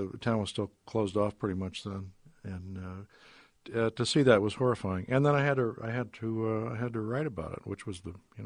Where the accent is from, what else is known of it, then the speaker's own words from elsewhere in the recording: Oakville, Iowa, United States; In 2008, my hometown flooded. The levee west of the town of Oakville broke, and the next day I was on a an airplane with a registered photographer, and we overflew the town, and I was and seeing the little town I grew up